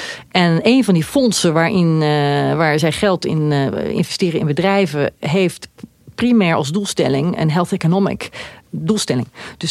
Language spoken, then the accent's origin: Dutch; Haarlem, North Holland, Netherlands; also born or lived in Zevenaar; Ja, nou, ik ben in Zevenaar geboren, maar ik ben in Haarlem opgegroeid.